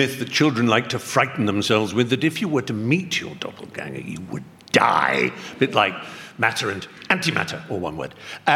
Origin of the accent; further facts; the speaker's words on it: England, United Kingdom; I'm fleshy. I'm English.